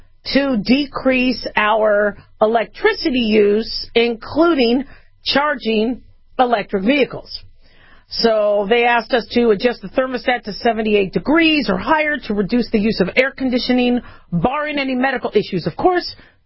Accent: Phoenix, Arizona, United States; now in Las Vegas, United States; I mean, I'm used to it because I grew up in Phoenix, and it gets hotter there.

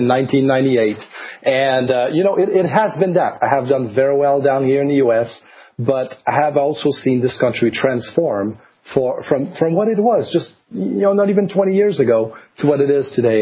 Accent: Canada; I'm from Canada.

